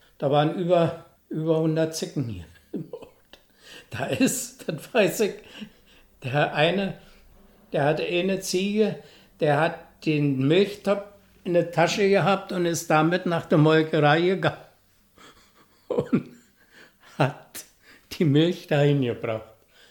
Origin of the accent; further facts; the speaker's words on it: Fürstenwerder, Brandenburg, Germany; also born or lived in Prenzlau; geboren in Prenzlau, aufgewachsen in Fürstenwerda.